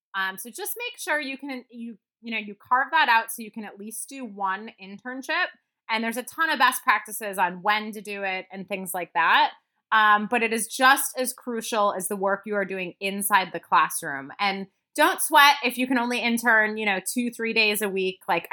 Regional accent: Midwest, United States; Like, you know, I'm from the Midwest originally

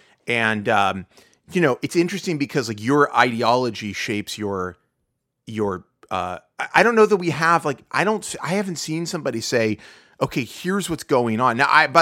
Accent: Pittsburgh, Pennsylvania, United States; I'm from Pittsburgh. I know people live in Pittsburgh and their rent's like $800.

